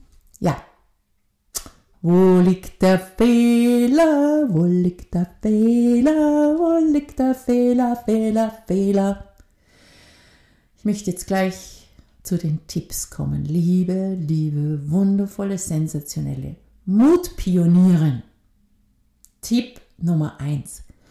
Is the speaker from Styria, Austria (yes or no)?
no; Vorarlberg, Austria; accent: Vorarlberg dialect; moved away; also born or lived in Vienna; Da bin ich von Wien für 3 Jahre in mein Heimatland zurückgezogen, weil ich mir dachte, so, jetzt habe ich niemanden mehr in Wien. Also jetzt kann ich ja endlich wieder vorarlbergerisch reden